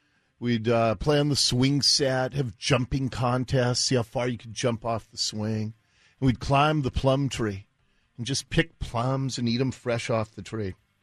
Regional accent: Seattle, Washington, United States; when I was a little kid growing up in Ballard

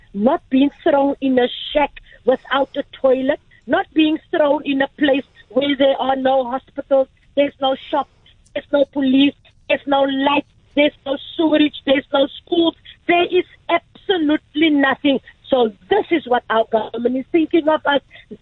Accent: Woodstock, Western Cape, South Africa; I was born in Woodstock. I was raised here. I'm 51 years old. I have nowhere else to go.

